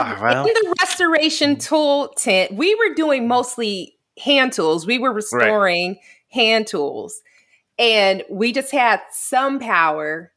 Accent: California, United States; So you might, I'm from California, and let me tell you, I was not prepared, okay?

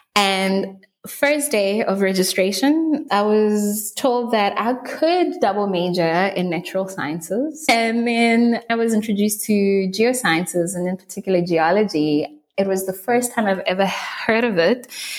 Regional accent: Pretoria, Gauteng, South Africa; now in Western Cape, South Africa; I had to relocate to the Western Cape. I didn't mention that I'm originally from Gauteng, Pretoria.

